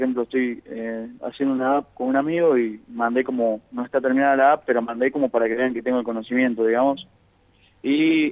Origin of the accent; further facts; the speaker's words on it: La Plata, Buenos Aires Province, Argentina; yo soy de La Plata y me pedían que viva en La Plata, o más o menos cerca de La Plata